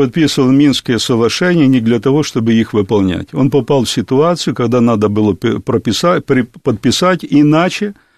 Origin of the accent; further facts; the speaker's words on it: Ukraine; Нет, я с Украины, я знаю хорошо, да.